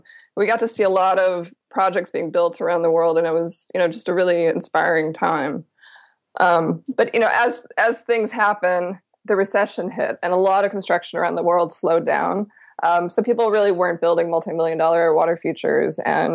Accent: Midwest, United States; And, you know, I grew up in the Midwest.

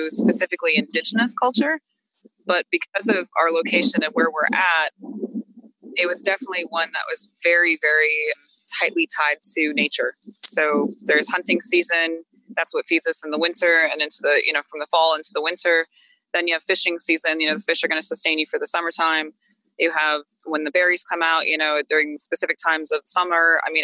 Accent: International Falls, Minnesota, United States; so I'm from International Falls, Minnesota. It's a place that some older folks might remember as Frostbite Falls from Rocky and Bullwinkle, where it's always winter. That's my hometown. I was born in the hospital there

